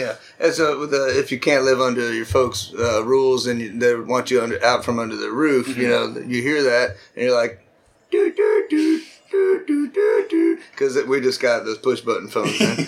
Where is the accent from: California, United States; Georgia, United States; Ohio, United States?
Georgia, United States; Atlanta; the people I grew up with in Atlanta, we got everything like 4 years later anyways.